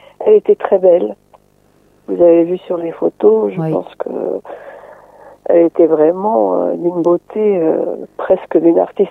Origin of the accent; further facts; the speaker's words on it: Portugal; French is a second language; Et là, j'ai raconté quelque chose que j'ai vécu quand j'étais enfant au Portugal avec un libraire.